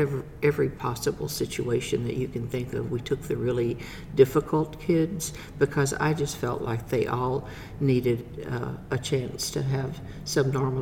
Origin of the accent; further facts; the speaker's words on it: Giddings, Texas, United States; I grew up in Giddings, which is a little town between Austin and Houston on 290, and went to Giddings High School